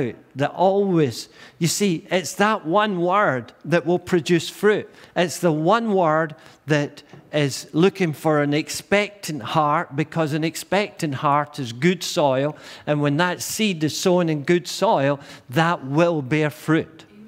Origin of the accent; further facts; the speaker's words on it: Dungarvan, Munster, Ireland; I was brought up in Dungarvan, and I used to go guddling fish and spearing fish and just doing all swimming in the river, building rafts, all that rope swings and all that thing.